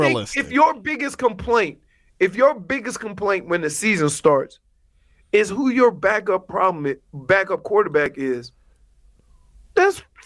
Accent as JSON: {"language": "English", "town": "New Orleans", "region": "Louisiana", "country": "United States", "said": "Hey, you know I'm from New Orleans, so we got red bones, so I know what it looks like."}